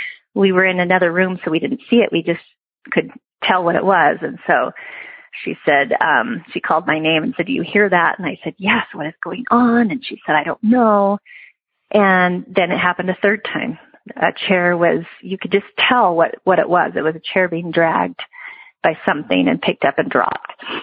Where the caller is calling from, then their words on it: Idaho, United States; I'm calling from Idaho.